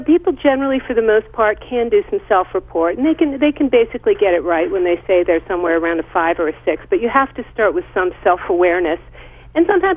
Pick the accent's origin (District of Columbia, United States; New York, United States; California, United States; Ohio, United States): District of Columbia, United States; Washington; growing up in Washington, D.C., I had been pursuing all the wrong goals.